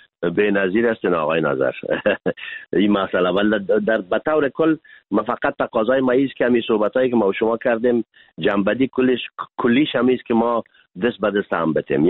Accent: Afghanistan; به عنوان یک افغان کاملا بی‌طرف،

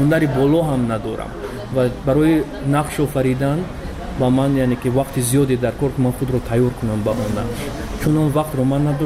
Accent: Tajikistan; moved away; چون که در بیرون از مرز تاجیکستان موسیقی ما رو نزدیکتر میکند به وطنمون.

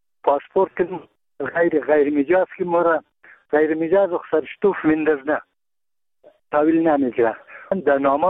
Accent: Bamyan, Afghanistan; ما یک تن از بامیانیم.

